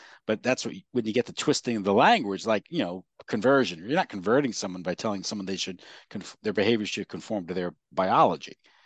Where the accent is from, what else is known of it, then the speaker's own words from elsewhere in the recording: United States; And it's a grave embarrassment to me as an American and an outrage to me as someone who pays a salary.